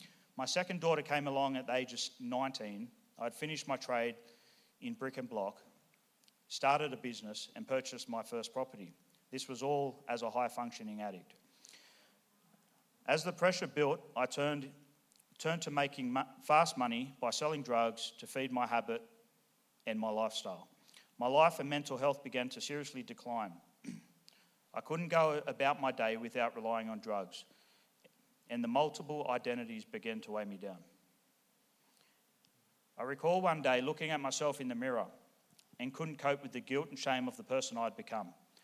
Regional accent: Sydney, New South Wales, Australia; So like I said, I grew up in Western Sydney.

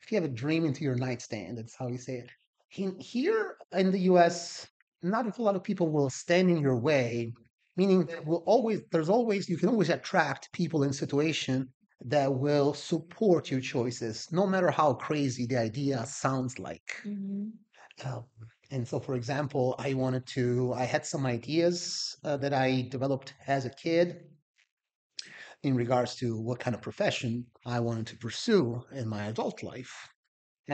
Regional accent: Salerno, Campania, Italy; And growing up in Salerno, also, I am a drummer.

